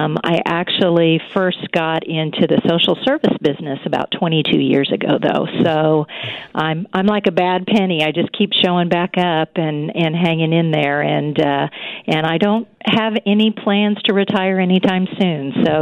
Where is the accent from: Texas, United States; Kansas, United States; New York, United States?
Kansas, United States; Wichita; also born or lived in Pennsylvania; I was born back on the East Coast in Pennsylvania, but for the roller skating business, my family moved out here when I was about 4 years old. So I call Wichita home.